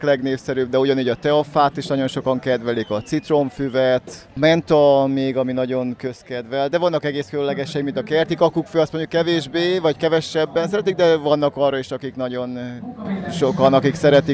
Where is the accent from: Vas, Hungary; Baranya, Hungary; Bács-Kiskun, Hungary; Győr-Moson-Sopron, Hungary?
Bács-Kiskun, Hungary; Kecskemét; Ahogy mondtad, Kecskemétről jövök.